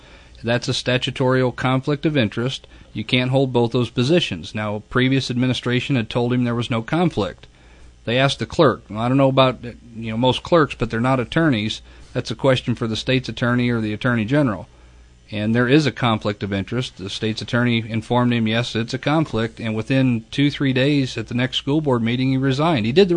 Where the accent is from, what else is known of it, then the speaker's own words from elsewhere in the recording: Kansas, Illinois, United States; my hometown of Kansas, Illinois